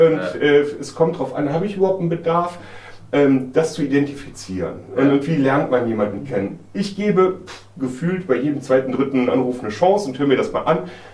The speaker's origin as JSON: {"language": "German", "town": "Mönchengladbach", "region": "North Rhine-Westphalia", "country": "Germany", "tie": "born or raised there", "said": "Wurde dann eingeladen zu einem Netzwerktreffen in Mönchengladbach, meiner Heimatstadt"}